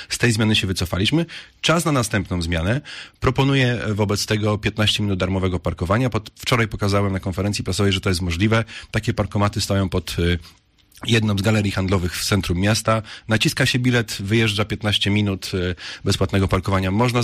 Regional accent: Opole, Opole Voivodeship, Poland; ja jestem z Opola

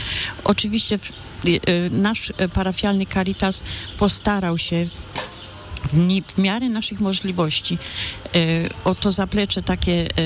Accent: Ozimek, Opole Voivodeship, Poland; bo pochodzę z gminy Ozimek, z parafii w Delakach.

